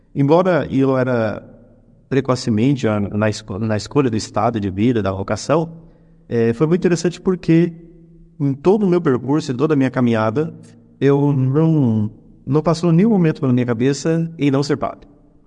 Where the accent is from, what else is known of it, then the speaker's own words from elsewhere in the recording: Carlópolis, Paraná, Brazil; Eu fui ordenado em 2015 como padre na cidade de Carlópolis, minha terra natal.